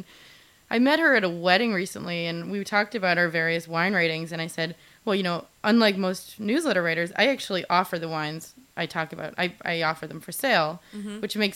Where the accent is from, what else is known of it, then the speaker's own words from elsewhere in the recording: Concord, Massachusetts, United States; I was a literature major. I come from Concord, Mass. And I went to Camp Thoreau, and I was in the Thoreau School.